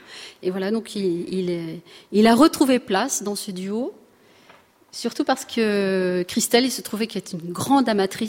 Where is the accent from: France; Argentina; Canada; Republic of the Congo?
France; Grand Est; J'ai beaucoup travaillé avec un auteur alsacien, parce que je suis alsacienne.